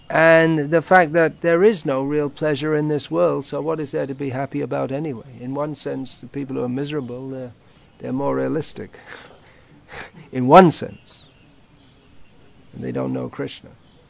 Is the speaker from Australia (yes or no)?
no; England, United Kingdom; I was raised in England, where the culture is to be very polite and say please and thank you.